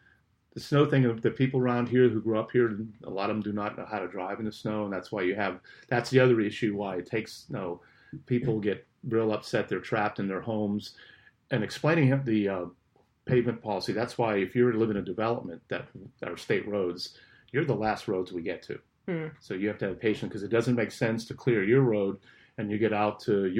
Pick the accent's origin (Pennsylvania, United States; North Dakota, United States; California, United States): Pennsylvania, United States; I grew up in Pennsylvania. They put chains on the school buses.